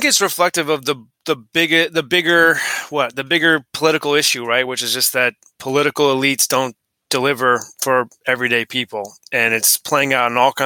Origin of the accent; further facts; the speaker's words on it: New England, United States; I'm from New England, and the New Hampshire state motto is live free or die, literally.